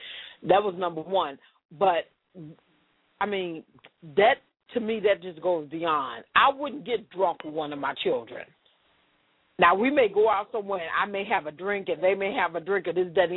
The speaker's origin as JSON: {"language": "English", "town": "Chicago", "region": "Illinois", "country": "United States", "said": "you know I'm from Chicago, and I was just getting ready to tell you that."}